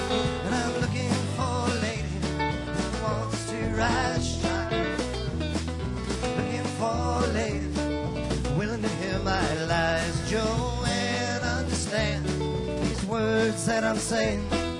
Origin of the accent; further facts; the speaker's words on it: Wyoming, United States; We come from Wyoming in the Bighorn Mountains, and we've been out here wandering around for over a week now